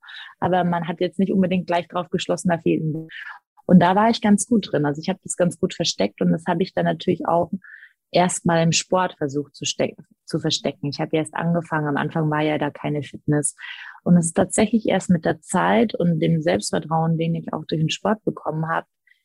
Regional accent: Bavaria, Germany; also born or lived in East Germany; dann bin ich am Bayerischen Dorf dann später groß geworden. Wir sind ja aus dem Osten raus, kurz nach meinem Unfall und bin dann am Bayerischen Dorf groß geworden.

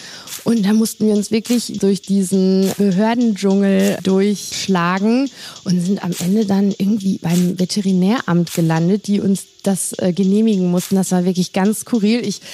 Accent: Gütersloh, North Rhine-Westphalia, Germany; ich komme aus Gütersloh, bin 36 Jahre alt

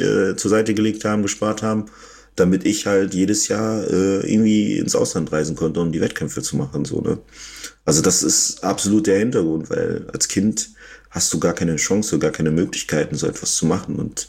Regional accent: North Rhine-Westphalia, Germany; also ich bin im Münsterland aufgewachsen. Das ist halt ein recht kleines Kaff

